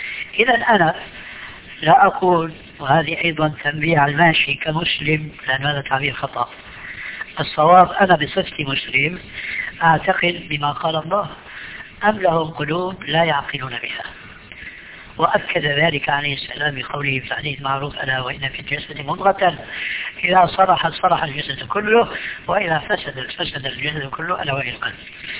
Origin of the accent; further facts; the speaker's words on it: Damascus, Damascus Governorate, Syria; عندنا في دمشق ماء اسمه ماء الفيجة، والفيجة قرية تبعد عن دمشق ما أدري 20-30 كيلومتر.